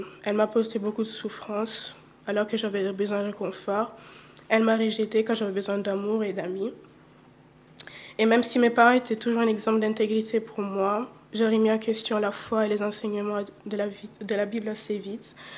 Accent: Italy; je suis née dans une famille chrétienne, donc j'ai toujours entendu parler de Dieu, de la Bible. Et mon père était ancien de l'église où j'ai grandi en Italie.

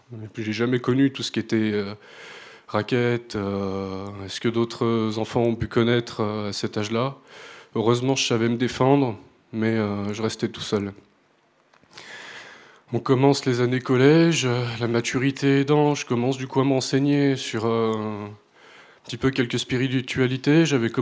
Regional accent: Chambéry, Auvergne-Rhône-Alpes, France; moi là-bas je viens de Chambéry, donc l'une des meilleures villes du monde.

